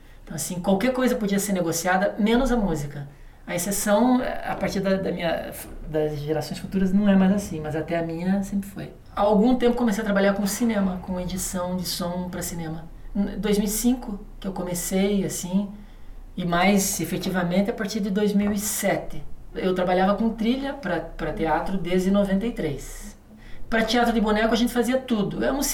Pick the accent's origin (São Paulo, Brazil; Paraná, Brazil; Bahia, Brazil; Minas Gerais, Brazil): Paraná, Brazil; Castro; Eu vim de Castro, capital do universo, interior do Paraná.